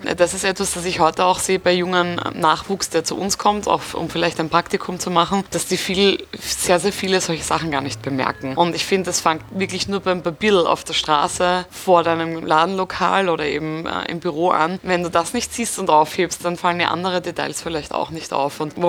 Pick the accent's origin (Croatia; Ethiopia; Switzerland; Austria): Austria